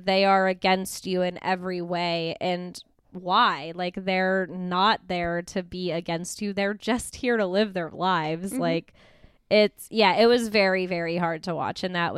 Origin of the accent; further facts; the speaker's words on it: United States; I'm American, you know? I'm a fucking white-ass, privileged-ass American.